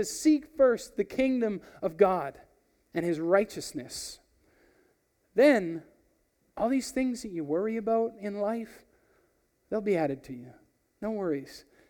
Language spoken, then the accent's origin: English; Airdrie, Alberta, Canada; If you don't know some of my story, I grew up in Airdrie, Alberta.